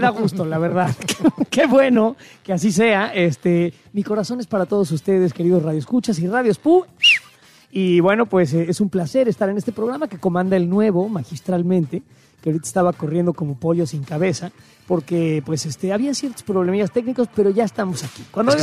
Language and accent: Spanish; Mexico City, Mexico; es una parte tan divertida de quiénes somos los chilangos y cómo somos los chilangos